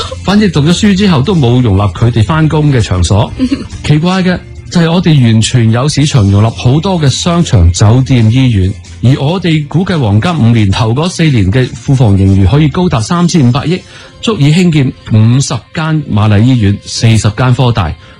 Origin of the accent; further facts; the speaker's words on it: Hong Kong; 令我哋香港人而家仲未满意嘅嘢